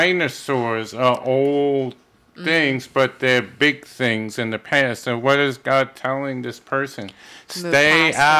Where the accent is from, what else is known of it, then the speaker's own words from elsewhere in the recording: Brooklyn, New York, United States; born there; I was born in Brooklyn.